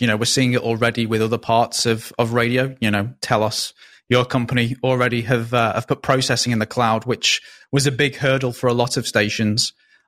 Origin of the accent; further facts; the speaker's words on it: United Kingdom; now in Canada; I'm a Brit in Canada